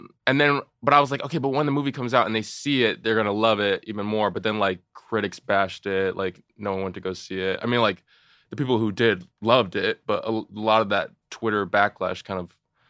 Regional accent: California, United States; I grew up in a very white environment. Like, I compromised myself in so many different ways. I grew up in Orange County, California.

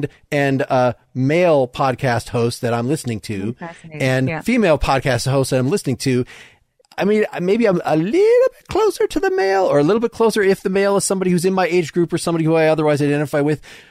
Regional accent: the South, United States; I'm from the South, and I don't see enough Southerners.

